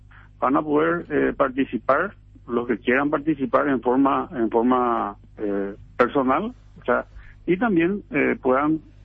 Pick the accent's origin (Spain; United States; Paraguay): Paraguay; como paraguayo